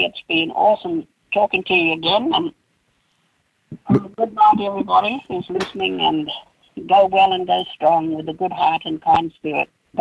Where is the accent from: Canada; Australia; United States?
Australia; Carnarvon, Western Australia; I grew up in Carnarvon by the Indian Ocean and the Gascoyne River, and that's Ingara country. So I learnt the Ingara language from the other children.